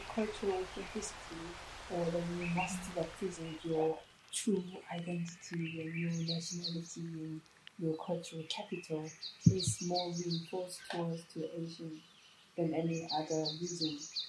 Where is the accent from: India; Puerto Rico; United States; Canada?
Canada; also born or lived in Hong Kong; I'd say I'm Canadian because I identify more in a Canadian valley than Hong Kong. But at the same time, I feel like it's both, but I couldn't, like you say, I couldn't claim that I'm from Hong Kong. Or Canadian either.